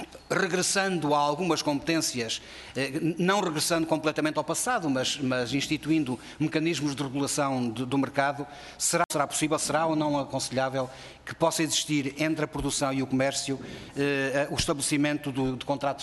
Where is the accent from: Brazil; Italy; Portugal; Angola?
Portugal; Norte; que somos transmontano-dorienses.